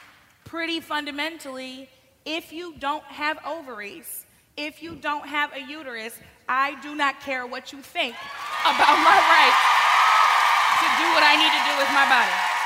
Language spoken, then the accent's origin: English; Missouri, United States; especially in places like my home state of Missouri